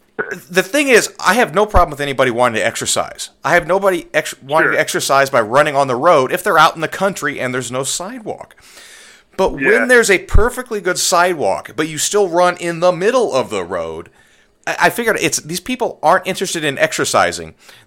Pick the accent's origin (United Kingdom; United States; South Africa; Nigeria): United States; Illinois; I'm from Illinois, so we get it fairly often.